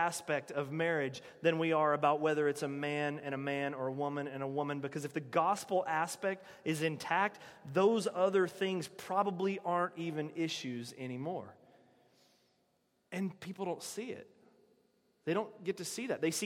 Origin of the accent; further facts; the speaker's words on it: North Carolina, United States; Yesterday, in my home state of North Carolina, they passed a law